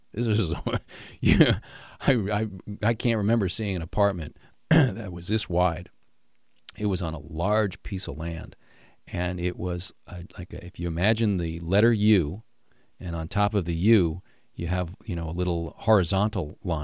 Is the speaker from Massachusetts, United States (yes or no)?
no; New York, United States; it was reminiscent of the house I grew up in New York. It was built in 1924.